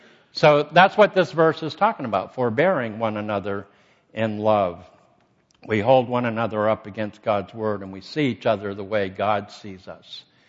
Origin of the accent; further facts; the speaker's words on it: Northern Greece, Greece; He's from the South Greek, I'm from Northern Greek.